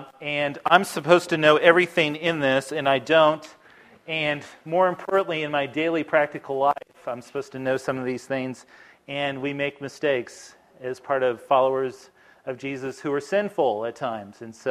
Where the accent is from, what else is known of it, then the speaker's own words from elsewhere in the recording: Greensburg, Kansas, United States; I grew up in Greensburg, so I'm a native Kansan.